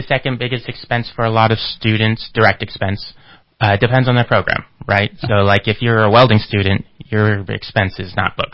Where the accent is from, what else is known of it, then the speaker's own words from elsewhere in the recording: Fresno, California, United States; now in Redding, United States; I am originally from the Fresno area. I moved up to Redding to go to Shasta College.